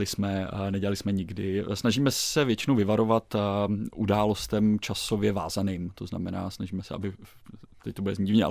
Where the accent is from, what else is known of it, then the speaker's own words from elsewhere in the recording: Prague, Czechia; protože si vždycky říkám, že jako Pražák můžu Prahu tvrdě kritizovat